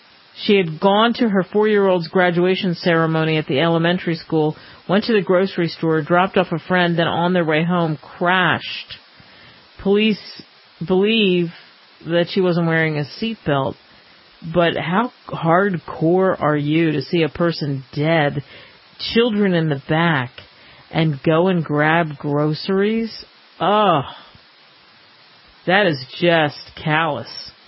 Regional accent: Cherry Hill, New Jersey, United States; These thieves actually swiped it not too far from where I grew up in the Cherry Hill

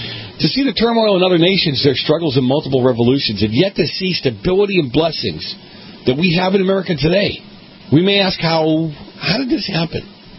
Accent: Boston, Massachusetts, United States; I don't know how you do it. I'm from Boston. I don't know how you do that.

